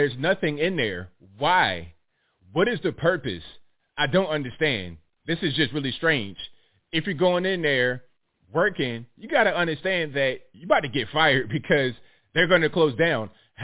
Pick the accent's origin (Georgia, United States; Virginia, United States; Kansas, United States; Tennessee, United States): Virginia, United States; Y'all know I'm from Virginia. I've been to D.C. a lot.